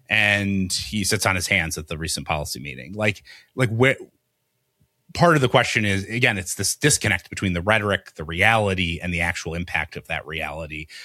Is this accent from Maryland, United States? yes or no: no; Detroit, Michigan, United States; I'm from Detroit. So I'm like one third Canadian by constitution.